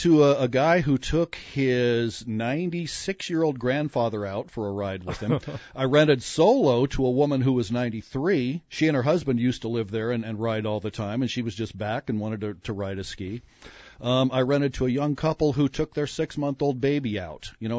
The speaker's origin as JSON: {"language": "English", "town": "Cornville", "region": "Arizona", "country": "United States", "tie": "born or raised there", "said": "I see people from my hometown, Cornville, Arizona."}